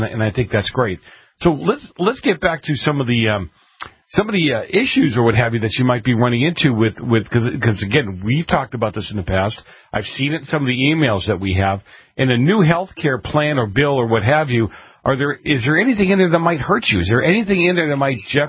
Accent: Boston, Massachusetts, United States; I grew up in the in Boston, in the north end of Boston, a small community, a mile square.

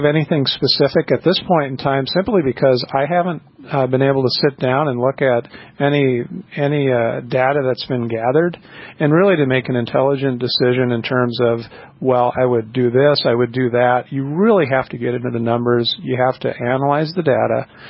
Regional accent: New York Mills, Minnesota, United States; also born or lived in Fargo; I grew up in New York Mills, Minnesota. I was born in Fargo and went to high school in Minnesota, in New York Mills, Minnesota, and then after high school went back and attended NDSU.

